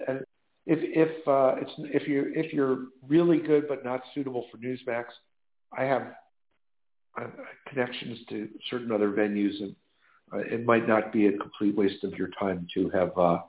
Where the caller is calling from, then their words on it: Washington, District of Columbia, United States; I'm calling from Washington, D.C., greater Washington, where no good deed goes unpunished.